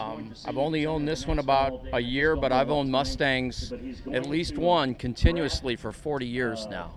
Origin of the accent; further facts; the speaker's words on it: Omaha, Nebraska, United States; I'm from Omaha.